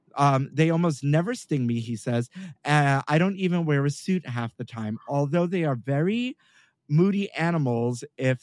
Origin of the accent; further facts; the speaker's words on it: Brooklyn, New York, United States; So I'm born and raised in Brooklyn, and you live in Brooklyn.